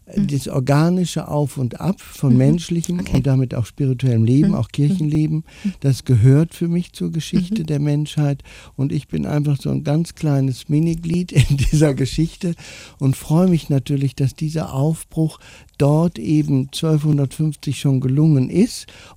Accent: Rheine, North Rhine-Westphalia, Germany; born there; Ich komme aus Rheine gebürtig

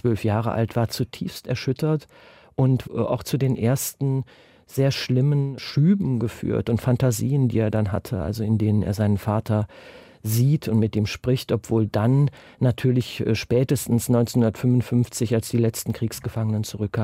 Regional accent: Lobberich, North Rhine-Westphalia, Germany; born there; auf dem Marktplatz in meinem Geburtsort Lobberich.

